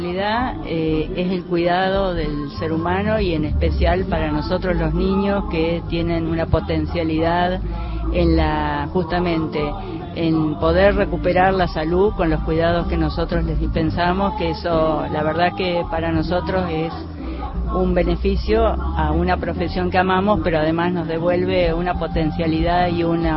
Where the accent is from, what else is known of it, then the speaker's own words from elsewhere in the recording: Córdoba, Argentina; Soy del sur de la provincia de Córdoba, de la Bulash, y me vine a estudiar